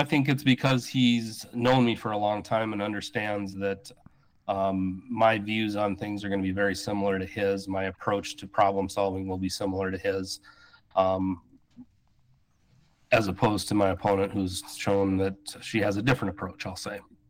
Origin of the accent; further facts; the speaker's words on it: South Dakota, United States; I'm also a lifelong South Dakotan. I grew up in the Northern Hills, graduated from Leed High School.